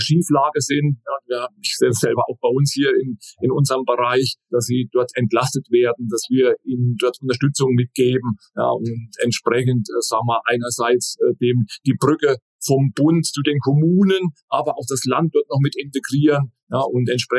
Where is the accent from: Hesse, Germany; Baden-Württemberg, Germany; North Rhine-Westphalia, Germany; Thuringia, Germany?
Thuringia, Germany; Oberhof; Oberhof ist meine Heimat. So wie Suhl, so wie Thüringen, so wie die Region, wo ich geboren bin, wo ich groß geworden bin.